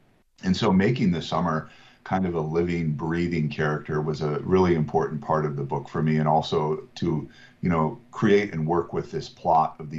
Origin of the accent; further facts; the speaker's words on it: Kansas, United States; I'm from Kansas, and I currently live here again, as you mentioned.